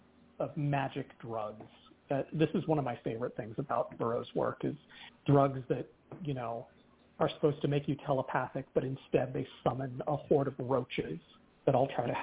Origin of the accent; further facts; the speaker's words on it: Miami, Florida, United States; Yeah, I grew up in Miami, so for me, snow was like something that only happened in Narnia.